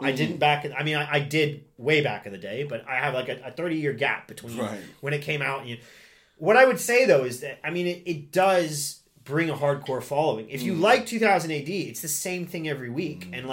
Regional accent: United States; And don't get me wrong, I'm an American, so I know how it is.

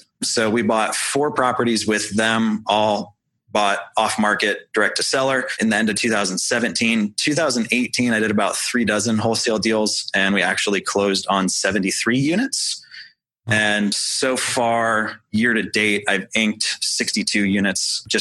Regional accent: St. Louis, Missouri, United States; So I was from St. Louis.

